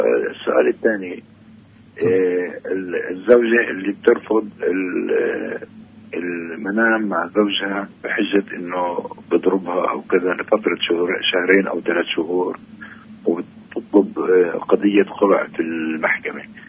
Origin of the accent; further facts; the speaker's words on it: Nablus, West Bank, Palestine; انا من نابلس.